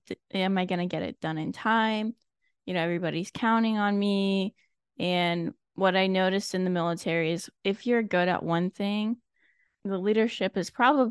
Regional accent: Nebraska, United States; moved away as an adult; Also, growing up in Nebraska, I really wanted to get out of Nebraska, and that's why I joined.

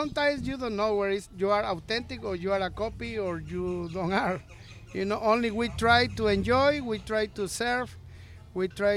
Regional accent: Zihuatanejo, Guerrero, Mexico; English is a second language; also born or lived in Chilpancingo; now in Todos Santos, Mexico; I was born in Chilpancingo, Guerrero, but I spent 20 years in Zihuatanejo, Guerrero, you know.

